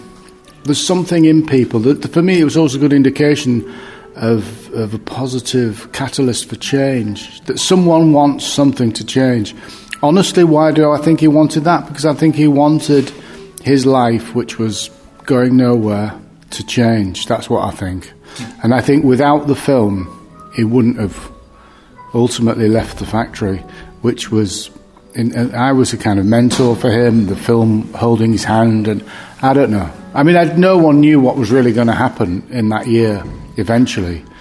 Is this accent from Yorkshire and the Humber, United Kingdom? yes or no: yes; Hull, Yorkshire and the Humber, United Kingdom; Well, it's a film up in my hometown, Hull, that follows Steve Arnott, a factory worker, in the year of the City of Culture